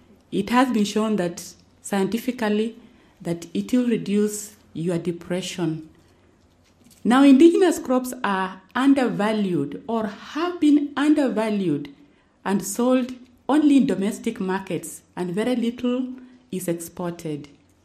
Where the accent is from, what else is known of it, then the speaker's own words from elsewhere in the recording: Kenya; the challenges I faced as a scholar and as a professional, as an African and as a Kenyan.